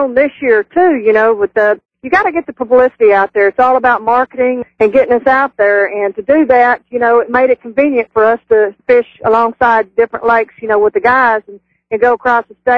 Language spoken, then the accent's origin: English; Texas, United States; now in Tennessee, United States; Actually, if you want to know the honest truth, I'm originally from Texas. When I retired out of Fort Campbell, Kentucky, you know, I landed in Tennessee